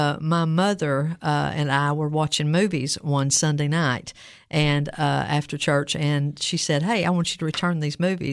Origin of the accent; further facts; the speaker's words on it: McMinnville, Tennessee, United States; I grew up in McMinnville.